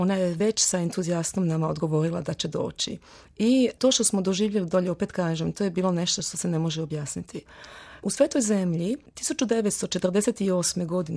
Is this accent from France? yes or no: yes; Paris, Île-de-France, France; also born or lived in Osijek, Croatia; rođena sam u Osijeku krajem 66. godine, ali sam prohodala i popričala u Parizu. Ja se uvijek šalim, kažem da sam više francuskinja nego Francuzi, ali sam ja francuskinja po izboru